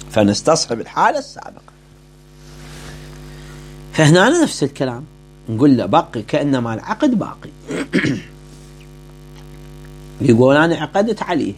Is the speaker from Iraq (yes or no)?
yes; Iraq; احنا عندنا في العراق